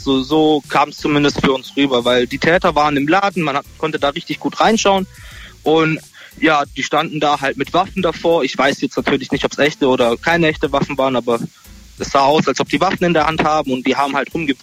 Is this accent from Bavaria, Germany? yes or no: no; Großbottwar, Baden-Württemberg, Germany; Ich komme aus Großbotzwa, das ist in der Nähe von Ludwigsburg.